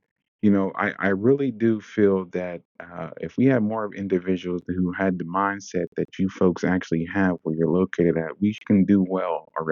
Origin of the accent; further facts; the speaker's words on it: Pennsylvania, United States; where I grew up at here in Pennsylvania, that the village actually helped raise me who I am.